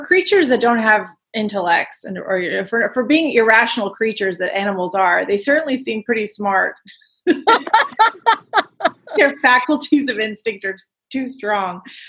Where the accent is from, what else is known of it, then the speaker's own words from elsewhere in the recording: United States; I was struck by the poverty and also the generosity of the poor, coming as an American.